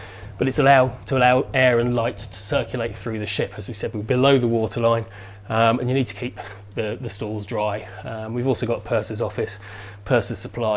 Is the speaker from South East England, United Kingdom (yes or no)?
yes; Portsmouth, South East England, United Kingdom; I mean, growing up in Portsmouth, I first came on Victory in 74, and we've always had sailors' tales growing up and stuff.